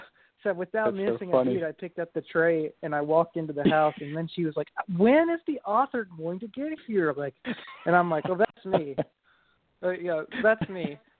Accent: Kentucky, United States; I'm from Kentucky, and I reached out to one of the local stations still in a slightly rural area in Bowling Green

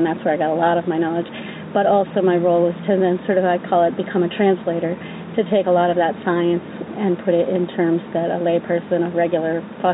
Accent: Barre, Vermont, United States; So I grew up in Barre, Vermont, a small town in Vermont, and dated my high school sweetheart

